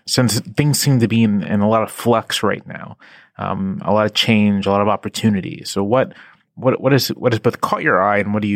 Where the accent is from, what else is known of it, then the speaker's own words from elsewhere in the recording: Virginia, United States; I'm from Virginia, also a pretty gerrymandered state.